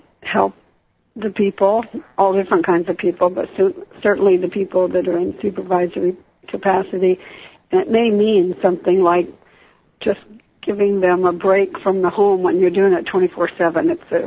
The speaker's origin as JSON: {"language": "English", "region": "Newfoundland and Labrador", "country": "Canada", "said": "I am actually from Labrador, Canada, up by Greenland"}